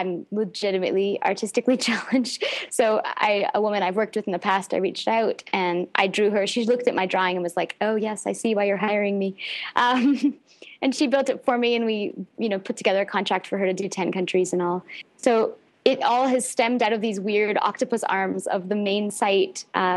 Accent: Canada; The first is that I'm Canadian

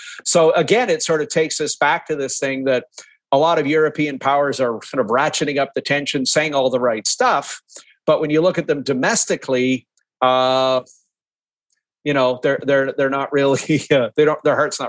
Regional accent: Canada; I went into Ukraine with an American-led mission as a Canadian intelligence officer

